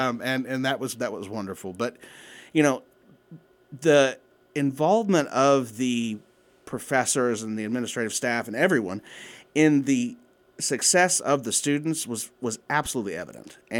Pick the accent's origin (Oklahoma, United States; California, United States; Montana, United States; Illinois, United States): Oklahoma, United States; Duncan; So I was born and raised in Duncan, so not very far.